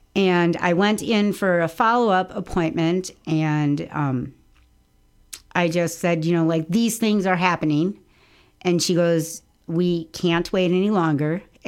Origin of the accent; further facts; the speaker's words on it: Richland Center, Wisconsin, United States; So I am from Richland Center. I have lived here my whole life.